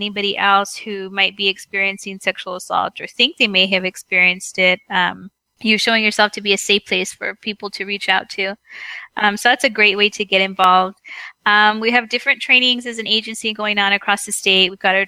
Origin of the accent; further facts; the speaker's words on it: El Paso, Texas, United States; As you mentioned, I'm from El Paso.